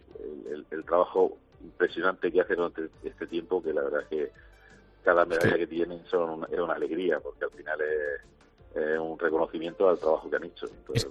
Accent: Region of Murcia, Spain; es un orgullo como murciano

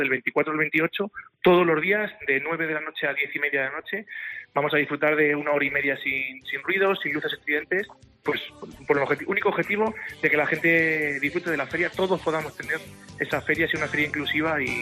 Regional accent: Castilla-La Mancha, Spain; siendo manchegos, orgullosos por un día.

